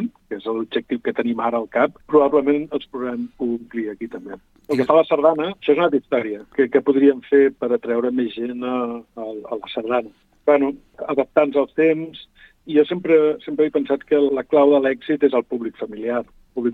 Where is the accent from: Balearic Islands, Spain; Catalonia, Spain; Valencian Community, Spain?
Catalonia, Spain; el principal és que som catalans, no? I els catalans tenim el nostre ADN